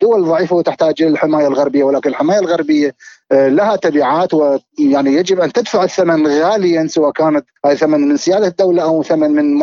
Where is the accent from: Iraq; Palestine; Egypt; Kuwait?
Iraq; لا لم نرى جدوى نحن كعراقيين وكمتابعين وكمختصين من هذا الموضوع